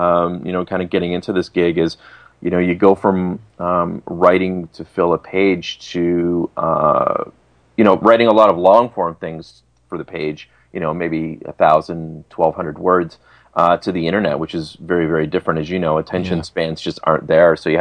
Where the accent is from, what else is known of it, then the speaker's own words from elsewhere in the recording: Brantford, Ontario, Canada; in my hometown of Brantford.